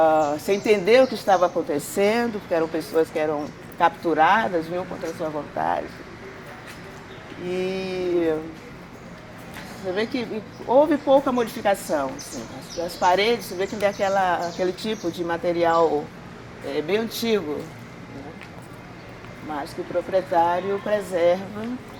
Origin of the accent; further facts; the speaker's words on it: Rio de Janeiro, Brazil; sou do Rio de Janeiro, moro também no Rio já há uns 40 anos e tenho uma relação muito íntima e afetiva com a cidade e com os lugares por onde eu ando.